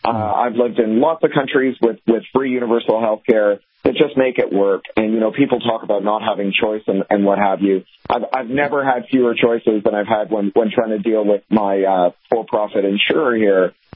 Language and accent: English; Canada; also born or lived in United Kingdom; Well, you know, I'm a Canadian who used to live in the UK before moving here.